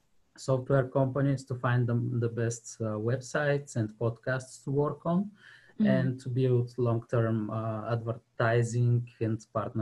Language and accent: English; Bulgaria; English is a second language; Since I'm from Bulgaria, we were outsourcing a lot for US, Australia, UK, Europe clients